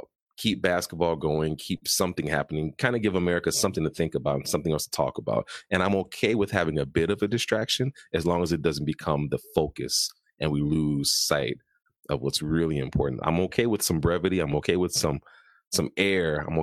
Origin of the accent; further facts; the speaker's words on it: Chicago, Illinois, United States; You know, I'm from Chicago. We have a pick yourself up, buy your bootstraps if you have to, and get back to work mentality.